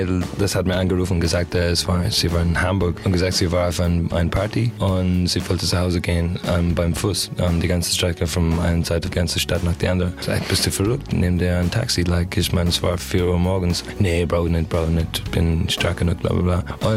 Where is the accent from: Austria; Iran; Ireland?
Ireland; German is a second language; now in Germany; ich komme aus Irland